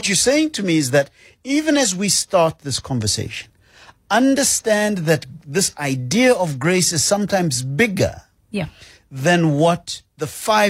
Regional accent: South Africa; first language Zulu; English is a second language; And sometimes English does not have the words or the terms or the ideas to express an idea or a notion or a feeling that I can only express in isiZulu or Sepedi.

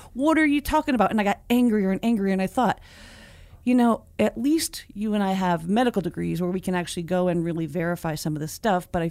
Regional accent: Northeast, United States; I drink a lot of coffee and I'm from the Northeast.

